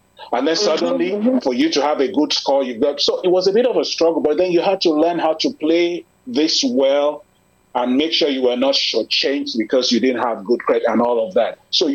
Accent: Nigeria; They called us impacts, and the other ones were expatriates, but I went as a Nigerian expatriate, so we made sure that was clarified.

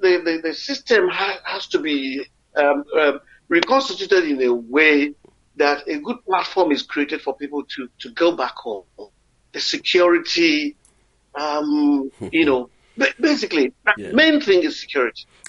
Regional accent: Rivers, Nigeria; now in United Kingdom; Basically, I came from River State, from the Calabari part of River State, from … of River State. And, I've been here in the UK for over 31 years.

